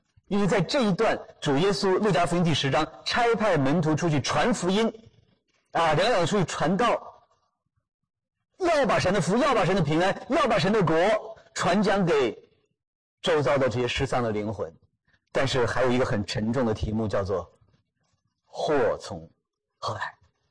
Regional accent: China; 那咱可是生在新中国，长在红旗下

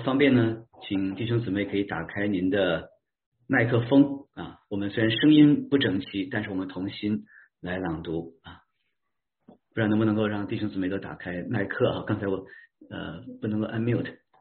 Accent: China; 我们中国人消息都很灵通，一传十，十传百啊

